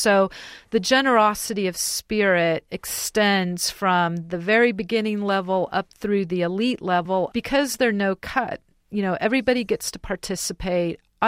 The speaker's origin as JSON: {"language": "English", "town": "Santa Clara", "region": "California", "country": "United States", "tie": "born or raised there", "said": "I grew up in Santa Clara, California, which right now is one of the wealthier areas in the country."}